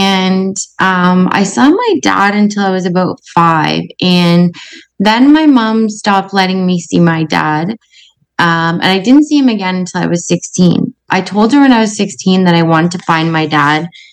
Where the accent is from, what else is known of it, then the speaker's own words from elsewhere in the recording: Erin, Ontario, Canada; I am 40 and I am from Erin, Ontario, Canada.